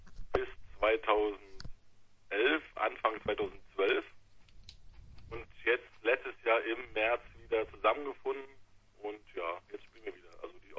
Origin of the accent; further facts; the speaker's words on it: Munich, Bavaria, Germany; Aus dem wunderschönen Bayern, Landeshauptstadt München.